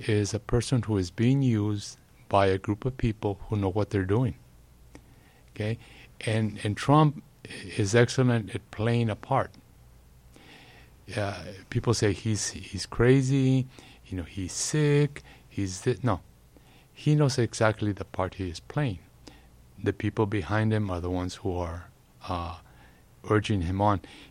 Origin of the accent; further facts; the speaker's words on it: Texas, United States; When I grew up in the Lower Valley, and it was in a rural area, and so there was an abandoned house nearby